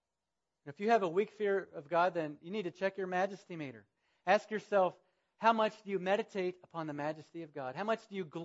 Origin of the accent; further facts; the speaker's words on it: Florida, United States; And I grew up in Florida where they have these huge thunderstorms in the afternoon.